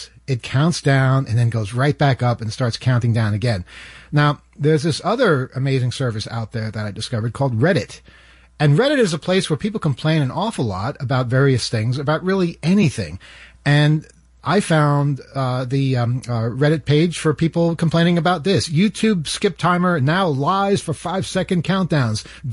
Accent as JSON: {"language": "English", "town": "Jamaica", "region": "New York", "country": "United States", "tie": "born or raised there", "said": "When I was a kid, growing up in Jamaica, the one in Queens, that was the sound that the phone would make when I picked it up."}